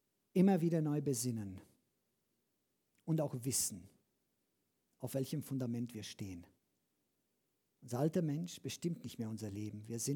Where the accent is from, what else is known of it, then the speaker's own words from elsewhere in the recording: Transylvania, Romania; moved away as an adult; now in Germany; Ihr wisst doch, ich bin in Siebenbürgen geboren, habe dort die ersten 20 Jahre meines Lebens gelebt. Aber seit 30 Jahren bin ich deutscher Staatsbürger